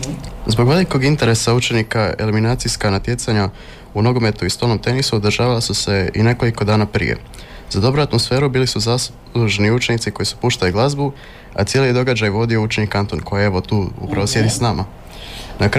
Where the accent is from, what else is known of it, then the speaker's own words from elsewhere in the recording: Rijeka, Primorje-Gorski Kotar County, Croatia; Pa evo, ja dolazim iz Rijeke, sa točnije Gornjeg Zameta.